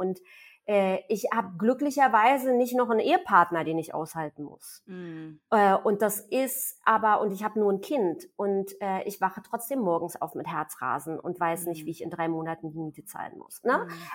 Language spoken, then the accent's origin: German; eastern Germany, Germany; Also ich komme auch aus dem Osten.